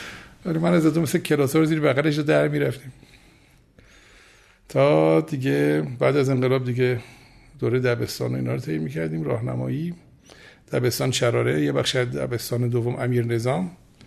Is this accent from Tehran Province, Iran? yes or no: yes; Tehran, Tehran Province, Iran; من متولد تیر 49 هستم در تهران. خودم پدرم مادرم تهران دنیا آمدیم، در محل نارمک تهران در واقع دنیا آمدم و بزرگ شدم.